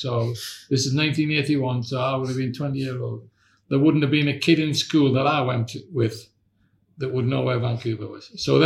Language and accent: English; Newcastle, North East England, United Kingdom; I said, I'm from Newcastle. He said, in England. I said, yeah.